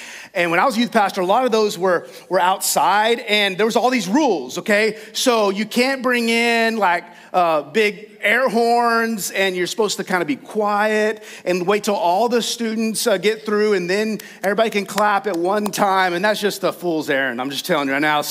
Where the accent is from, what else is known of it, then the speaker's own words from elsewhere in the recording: Texas, United States; Now I grew up in West Texas and some of you might have, but in West Texas, there are these things called tumbleweeds.